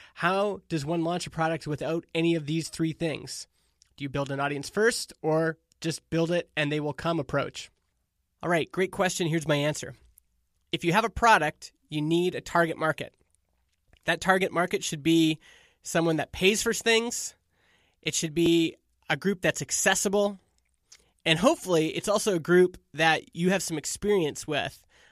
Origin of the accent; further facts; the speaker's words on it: Canada; because I'm Canadian. We say A a lot.